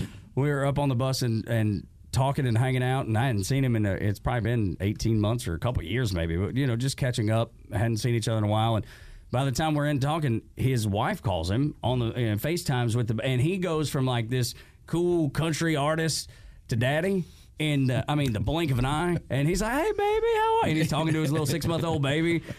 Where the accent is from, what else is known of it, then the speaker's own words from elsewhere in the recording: Dalton, Georgia, United States; So I grew up in Dalton. So we would, you know, we didn't grow up terribly far apart.